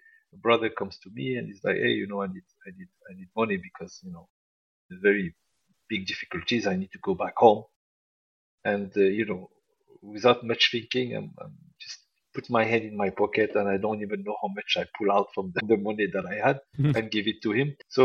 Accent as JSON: {"language": "English", "country": "France", "said": "So I'm from France"}